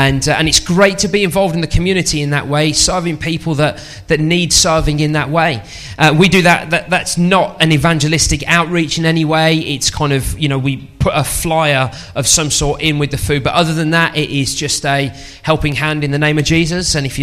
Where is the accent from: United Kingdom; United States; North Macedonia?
United Kingdom; Birmingham, West Midlands; I have a little bit of an accent, and I'm from Birmingham, and I hope it's not too strong though.